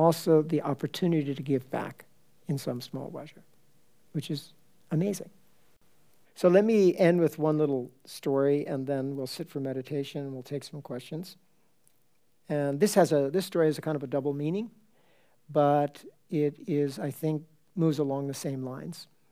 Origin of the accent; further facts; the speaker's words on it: New York, United States; You know, I'm hail from New York. Everybody knows what happened in New York, right?